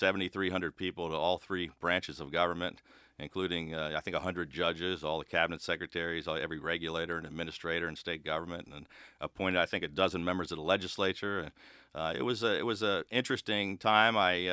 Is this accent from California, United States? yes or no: no; Landover, Maryland, United States; I grew up in Landover, inside the Beltway in Prince George's County.